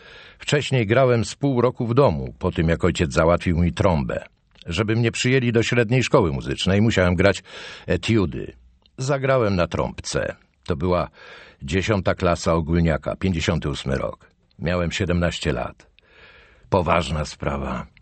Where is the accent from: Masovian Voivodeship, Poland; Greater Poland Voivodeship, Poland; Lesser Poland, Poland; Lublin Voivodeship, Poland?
Lesser Poland, Poland; Kraków; Generalnie ja jestem z Krakowa. Kraków to cała moja młodość.